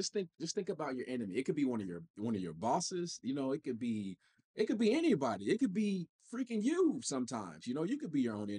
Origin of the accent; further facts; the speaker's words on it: Illinois, United States; He was from Wisconsin, I was from Illinois.